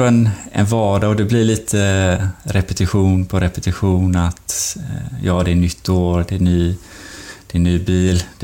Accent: Sweden; komma in som svensk på Red Bull där

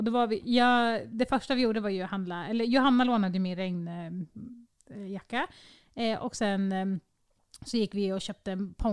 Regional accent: Norrköping, Östergötland, Sweden; jag tror inte att jag klagade över regnet förrän jag var hemma i Norrköping igen.

